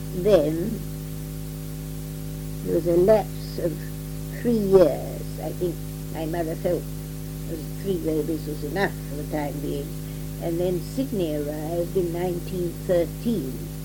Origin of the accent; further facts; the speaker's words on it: Walney Island, North West England, United Kingdom; born there; And I was born in 1909 on Walney Island.